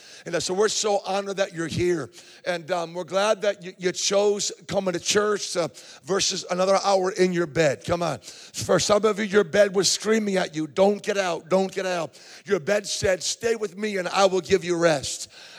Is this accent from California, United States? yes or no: no; West Springfield, Massachusetts, United States; And I'm from West Springfield, Massachusetts. And so it's always good to get home where I could talk about the Red Sox with pride.